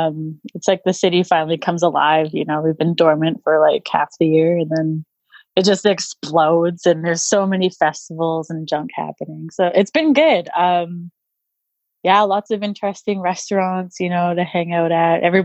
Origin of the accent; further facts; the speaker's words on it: Calgary, Alberta, Canada; So I grew up in Calgary